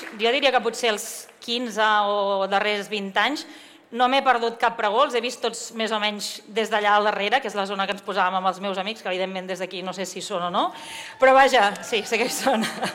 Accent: Vilafranca del Penedès, Catalonia, Spain; also born or lived in Barcelona; jo no sóc de Vilafranca de tota la vida, és cert que vaig néixer a Barcelona, els meus pares i jo vam arribar aquí a finals del mes d'agost de l'any 1991, quan jo tenia 3 anys

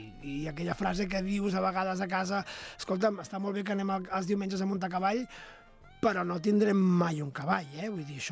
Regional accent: Balearic Islands, Spain; perquè jo tinc familiars que tenen cavalls a Mallorca, perquè jo sóc mallorquí

